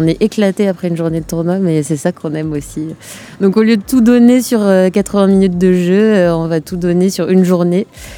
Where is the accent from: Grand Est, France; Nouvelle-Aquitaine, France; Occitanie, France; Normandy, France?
Nouvelle-Aquitaine, France; Agen; À Agen aussi, nous on vient d'Agen, c'est fou.